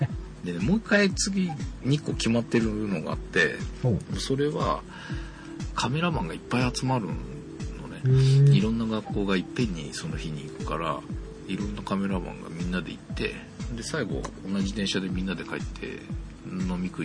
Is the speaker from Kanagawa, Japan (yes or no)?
yes; Yokohama, Kanagawa, Japan; で一個ね、磯子、磯子というか本木ふ頭かのあたりに、市民プールっていうのがあって、その横が崖があるので、そこがすごい地層のしましまが見えるところが